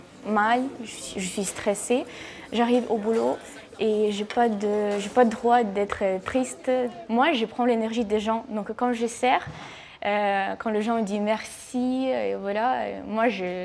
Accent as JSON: {"language": "French", "country": "Ukraine", "second_language": "French", "said": "Presque chaque jour, deux, trois fois, c'est d'où vient votre accent. Puis je raconte que je suis ukrainienne."}